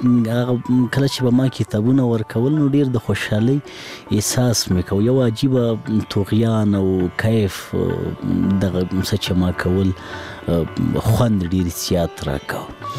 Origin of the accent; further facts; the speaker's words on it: Laghman, Afghanistan; زه په لغمان کې پیدا شوم، په لغمان کې را لوی شوم، ښوونځی مې په لغمان کې لوستې، هغه کتابو او تعلیم او کتابچې او قلم سره زه په لغمان کې آشنا شوم.